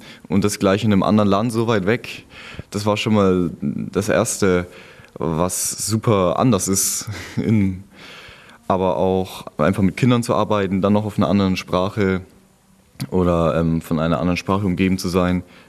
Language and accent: German; Frankfurt, Hesse, Germany; born there; now in Nuremberg, Germany; Ich bin gebürtiger Frankfurter, lebt schon seit 17 Jahren aber, oder 16, weil ich war ja ein Jahr jetzt weg, im Frankenland in Nürnberg.